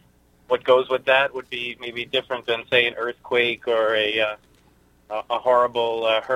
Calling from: Wading River, New York, United States; I'm calling from Wading River.

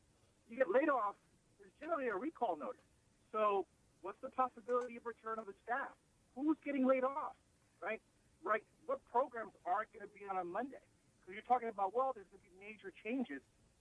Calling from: Union City, New Jersey, United States; I'm calling from Union City, New Jersey, right across the Hudson River.

